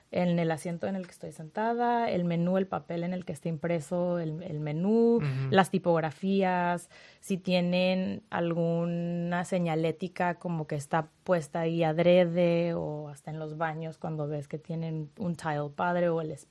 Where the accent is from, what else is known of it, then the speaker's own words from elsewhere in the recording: Tijuana, Baja California, Mexico; also born or lived in San Diego, United States; vivo aquí en Tijuana desde hace 2 años. Soy de Tijuana, San Diego. Siempre digo que soy de los dos porque estuve literalmente mitad de mi vida en Tijuana y la otra mitad en San Diego y otra vez de vuelta en Tijuana.